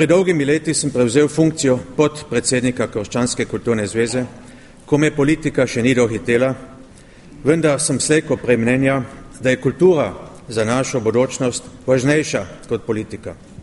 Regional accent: Carinthia, Austria; Koroški Slovenci smo vedno peli in smo znani po naših pesmih

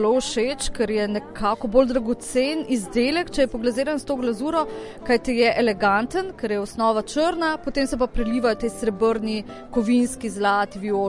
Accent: Krško, Lower Sava, Slovenia; Midva sva iz Krškega

